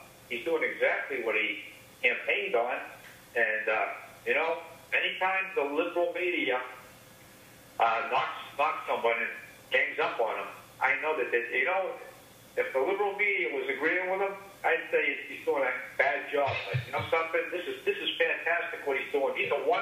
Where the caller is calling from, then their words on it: Plant City, Florida, United States; I'm calling from Plant City.